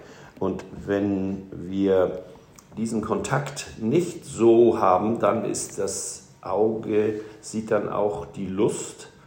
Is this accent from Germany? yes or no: yes; Hamburg, Germany; denn wir sind auch als Hamburger da nicht hingegangen.